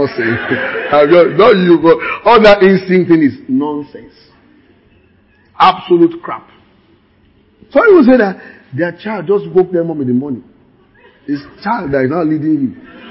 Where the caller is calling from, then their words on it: Akure, Ondo, Nigeria; Okay, sorry, I'm an anonymous caller. I'm calling from Jabu Jessa. Oh, Akure.